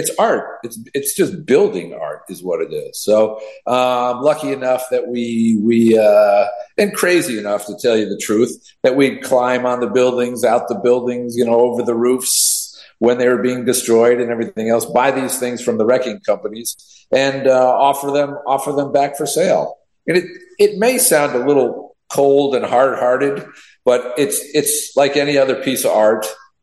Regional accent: East Coast, United States; I grew up on the East Coast. Lots of antiques, old buildings there.

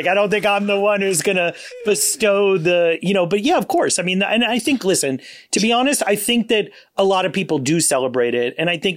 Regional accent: Miami, Florida, United States; I was actually born in Miami.

